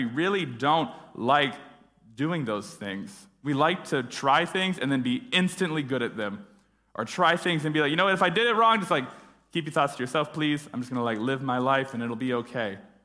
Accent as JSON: {"language": "English", "town": "College Station", "region": "Texas", "country": "United States", "tie": "born or raised there", "said": "A little bit about me. I grew up in College Station. I grew up going to Grace."}